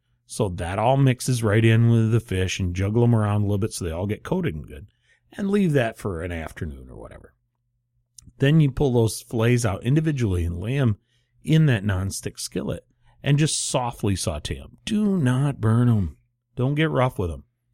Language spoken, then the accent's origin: English; Michigan, United States; since we are from the Great Lakes State